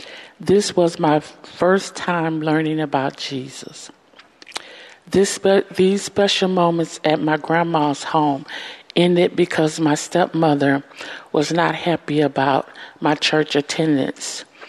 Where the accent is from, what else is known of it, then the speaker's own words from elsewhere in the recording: Houston, Texas, United States; Okay, I am from Houston, Texas, and I lived with my mother on the south side of Houston.